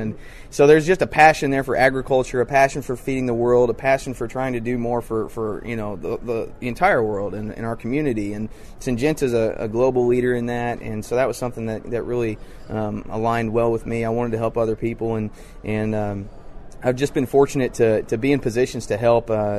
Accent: Danville, Indiana, United States; I'm from Danville, Indiana

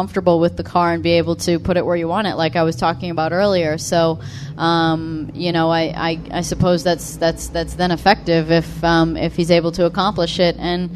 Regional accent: Illinois, United States; I grew up in Illinois, not very far from here, so I know a lot of corn grows.

